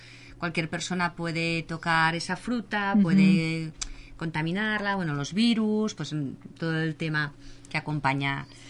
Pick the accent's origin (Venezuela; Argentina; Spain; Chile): Spain; Barcelona, Catalonia; Yo que vengo de Barcelona, por ejemplo, allí el tema de reciclaje lleva muchos años ya trabajándose